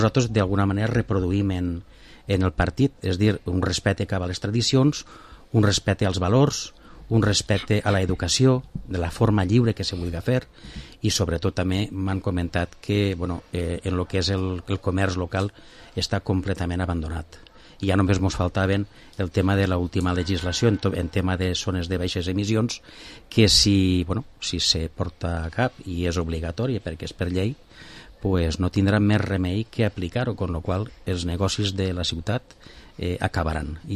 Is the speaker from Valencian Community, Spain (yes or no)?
yes; Villarreal, Valencian Community, Spain; som de Soca, d'ací de Villarreal. Coneixem els barrios, coneixem la gent, la forma de pensar, perquè mos hem criat així. Mos hem criat pels carrers